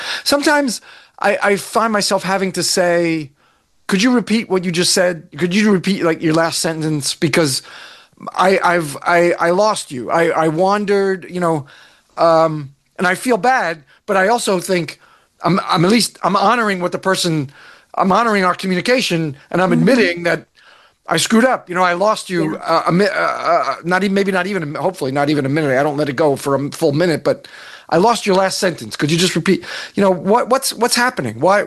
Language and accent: English; New York metropolitan area, United States; although I come from the New York, New Jersey metro area, so we probably speak at more like 500 words per, would you say, words per minute?